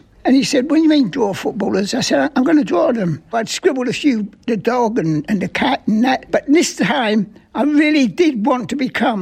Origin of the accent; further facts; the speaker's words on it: Tottenham, London, United Kingdom; born there; I was born in 1934. I was born in White Hart Lane, Tottenham, which is a 2-minute walk to the Tottenham Hotspur football ground.